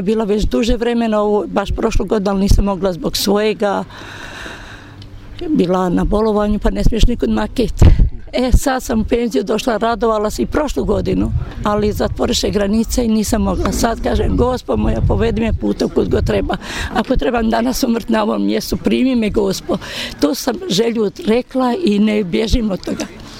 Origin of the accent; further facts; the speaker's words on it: Travnik, Federation of Bosnia and Herzegovina, Bosnia & Herzegovina; now in Posavina; ja sam rodom od Travnika, udata sam u Posavinu